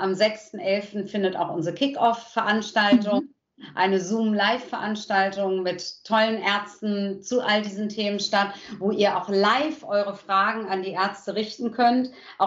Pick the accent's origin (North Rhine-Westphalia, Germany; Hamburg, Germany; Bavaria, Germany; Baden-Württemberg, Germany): Hamburg, Germany; Ich als Hamburgerin hoffe